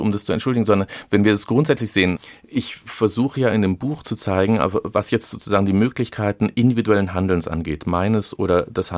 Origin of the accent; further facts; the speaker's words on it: Madrid, Spain; also born or lived in Barcelona; Und dann bin ich in Madrid und Barcelona aufgewachsen und bin dort zur Schule gegangen, habe auch Abitur gemacht.